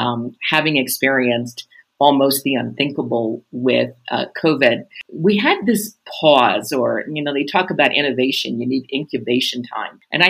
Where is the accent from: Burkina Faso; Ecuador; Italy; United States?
Ecuador; I'm from Ecuador, you're in South Africa.